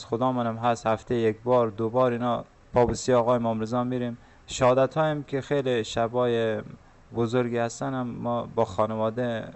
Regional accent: Afghanistan; now in Mashhad, Iran; ما چون در شهر مشهد مقدس هستیم و وقتی که از افغانستان آمدیم به ایران مهاجر بودیم

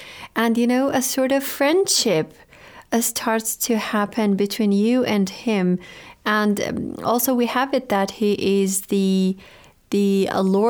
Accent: Iran; Yes, yes, I was raised

